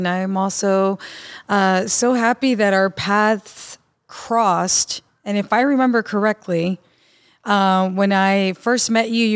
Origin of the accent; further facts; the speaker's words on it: Baytown, Texas, United States; Well, I was born and raised in Baytown, Texas. It's close to Houston, Texas, east side of Houston.